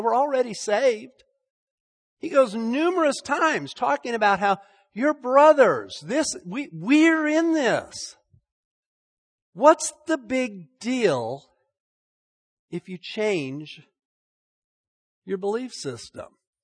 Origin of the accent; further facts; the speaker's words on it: Salt Lake City, Utah, United States; I grew up in Salt Lake City, and after going there last week, seeing that temple again and hanging around those people